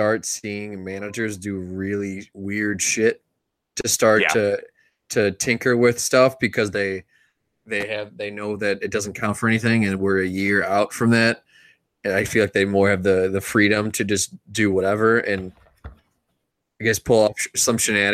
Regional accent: Chicago, Illinois, United States; I also think it's that we're from Chicago and softball is very prevalent that softball we relate to it.

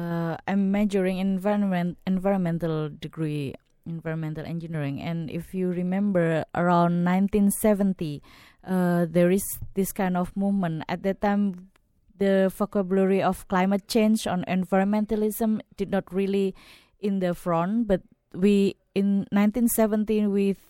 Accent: Indonesia; I'm from Indonesia.

